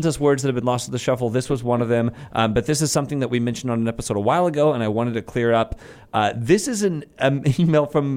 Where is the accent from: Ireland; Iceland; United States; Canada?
Iceland; I'm from Iceland, and within our breed of sheep, we have a specific subset of...